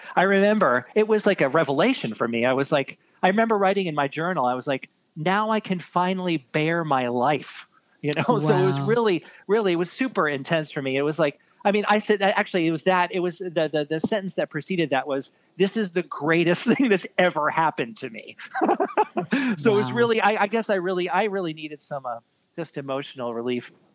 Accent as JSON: {"language": "English", "town": "New York City", "region": "New York", "country": "United States", "tie": "born or raised there", "said": "So born and raised in New York City."}